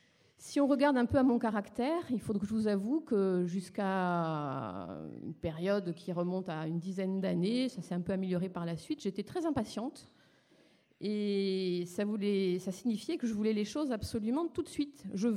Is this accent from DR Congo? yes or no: no; Nantes, Pays de la Loire, France; j'ai grandi à Nantes. Je suis attachée encore à cette ville quand j'entends parler des Canaries, mais bon, ça fait si longtemps que je l'ai quittée.